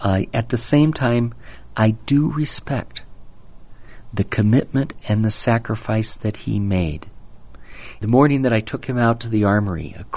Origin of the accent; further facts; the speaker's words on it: Minnesota, United States; Interpositioning was happened in my home state of Minnesota about a decade ago